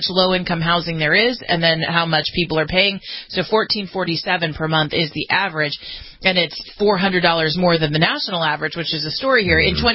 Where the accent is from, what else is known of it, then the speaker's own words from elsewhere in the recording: California, United States; And it comes from my home state of California.